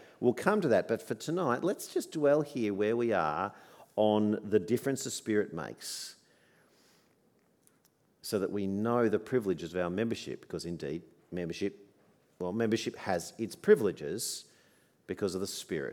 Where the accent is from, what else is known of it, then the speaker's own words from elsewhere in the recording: Australia; My passport declares I'm Australian. This is my realm. Regardless of where my body is, Australia is where I belong